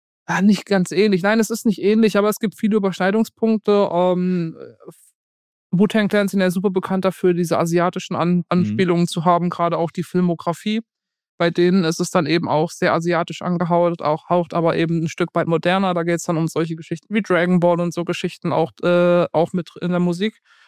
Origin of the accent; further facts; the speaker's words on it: Mannheim, Baden-Württemberg, Germany; Ich bin auch in Mannheim aufgewachsen